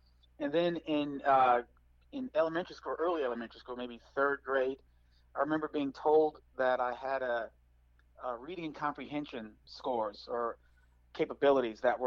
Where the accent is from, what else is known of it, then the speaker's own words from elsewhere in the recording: Chicago, Illinois, United States; also born or lived in Phoenix / Houston; Well, I was born in Chicago. I was raised kind of in Chicago, but also in Phoenix, Houston, and then back to Chicago. So from about 10 until 20, it was Chicago again.